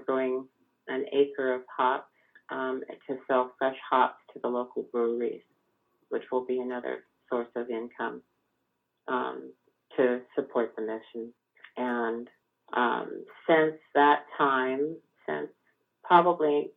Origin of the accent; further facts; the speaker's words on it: Lake Arrowhead, California, United States; I grew up in Lake Arrowhead, California, if you're familiar with that area.